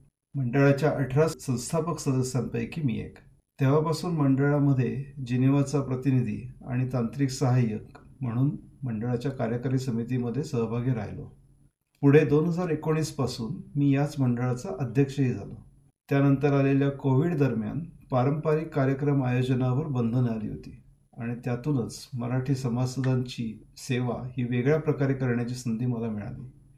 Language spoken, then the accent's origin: Marathi; Pune, Maharashtra, India; moved away as an adult; now in Switzerland; मी मूळचा पुण्याचा, स्वित्झर्लंडमध्ये येऊन मला आता 24 वर्ष होऊन गेली आहेत। शाळेपासून इंजिनिअरिंगपर्यंतचं पूर्ण शिक्षण मी पुण्यातच घेतलं।